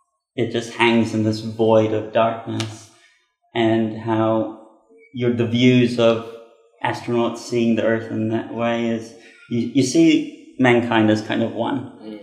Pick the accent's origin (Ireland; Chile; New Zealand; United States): New Zealand; Takapuna, Auckland; And our first kind of area that we lived in was Takapuna. It was quite an interesting experience for me growing up in Takapuna in the 90s. That being the North Shore and a beach town city.